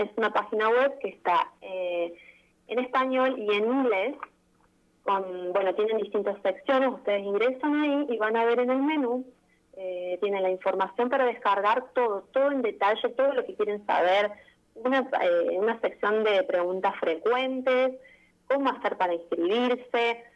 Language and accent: Spanish; Córdoba, Argentina; also born or lived in Trelew; now in San Rafael, Argentina; Yo soy un poco nómade, Yo soy oriunda de Córdoba.